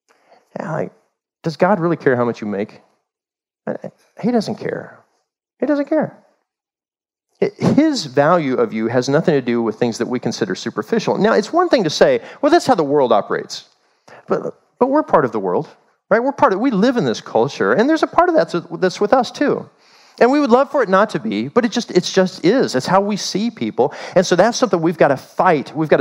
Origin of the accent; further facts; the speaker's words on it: Kansas City, Missouri, United States; born there; I was born in the Midwest. I was born in Kansas City, so I was all about Kansas City sports when I was coming up.